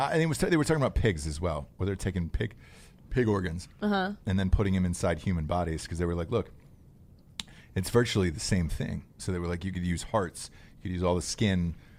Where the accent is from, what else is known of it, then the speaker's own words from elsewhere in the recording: South Carolina, United States; We're from South Carolina.